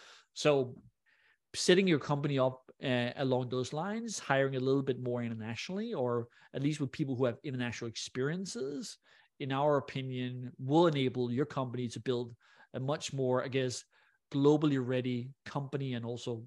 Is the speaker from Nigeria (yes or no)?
no; Denmark; English is a second language; I'm Danish, I'm European, I'm not perfect with English.